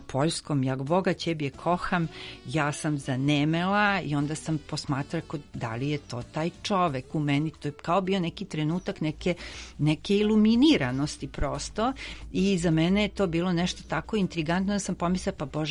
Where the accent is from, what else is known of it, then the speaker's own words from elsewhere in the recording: Belgrade, Serbia; born there; rođena sam u Beogradu